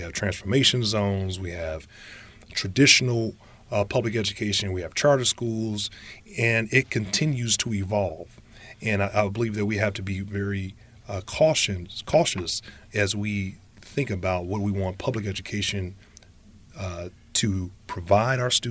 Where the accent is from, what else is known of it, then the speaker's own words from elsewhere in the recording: Gary, Indiana, United States; as a resident of Gary and as someone that was born and raised in Gary